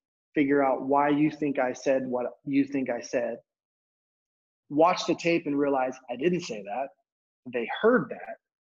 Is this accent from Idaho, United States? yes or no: no; Fresno, California, United States; where like I grew up in Fresno, California. That's not a big deal to anybody unless you grew up in Fresno.